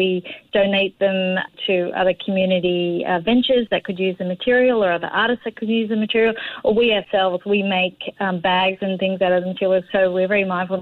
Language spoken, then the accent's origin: English; Australia; And a rabbit relates to my home country in that it was introduced with white settlers over 200 years ago, and it's gone feral across Australia.